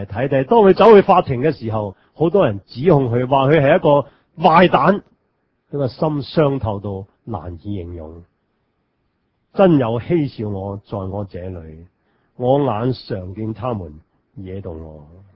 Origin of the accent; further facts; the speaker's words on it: Hong Kong; 即是我们香港人叫保释